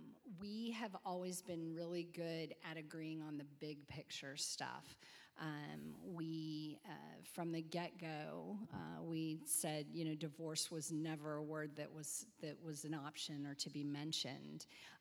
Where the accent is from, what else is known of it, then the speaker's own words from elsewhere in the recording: West Coast, United States; I was raised on the West Coast. He was raised on the East Coast.